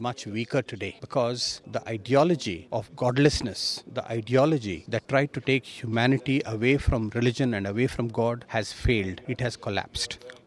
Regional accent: India; I represent Hinduism. I come from India.

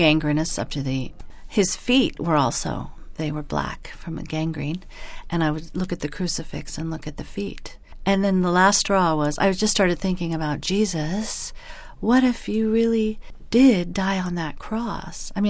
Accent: New York, United States; born there; also born or lived in California; I was born in New York in the United States in 1958 into a very Catholic family

